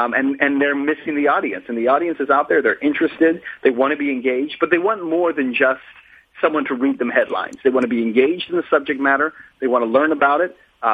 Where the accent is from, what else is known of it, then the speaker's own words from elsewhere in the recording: El Paso, Texas, United States; then a morning anchor, and then a primetime anchor, all in my hometown of El Paso.